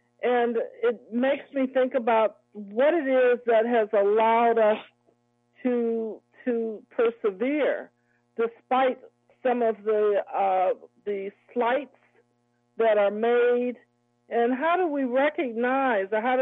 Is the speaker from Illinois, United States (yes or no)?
yes; Chicago, Illinois, United States; And I'm originally from Chicago, so we have some links there to Chicago.